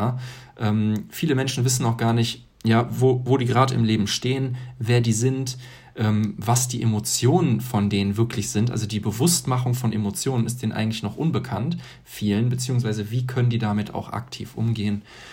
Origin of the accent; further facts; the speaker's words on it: Hilden, North Rhine-Westphalia, Germany; Ja, ich bin ganz normal aufgewachsen in Hilden